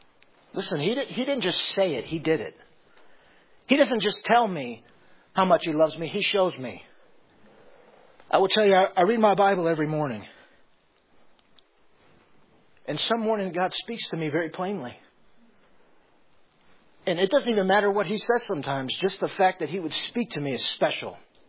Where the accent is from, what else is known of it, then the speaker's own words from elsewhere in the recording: Chicago, Illinois, United States; I grew up in the Chicago area. My dad was an alcoholic.